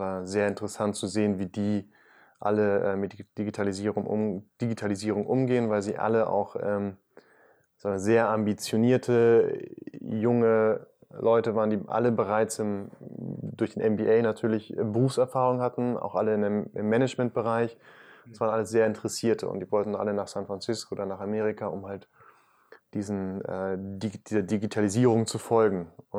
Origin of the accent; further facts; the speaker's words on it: Hamburg, Germany; born there; now in Friesland, Germany; komme gebürtig aus Hamburg und bin seit einem Jahr zurück in Friesland.